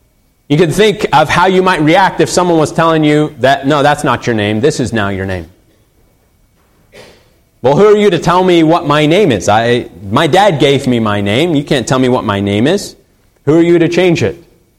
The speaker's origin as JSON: {"language": "English", "town": "Phoenix", "region": "Arizona", "country": "United States", "tie": "born or raised there", "lives_now": "Beaver Falls, United States", "said": "I'm a pastor, I grew up in Phoenix, I'm married to Alyssa, I'm Finley's father, I live in Beaver Falls, I'm an American"}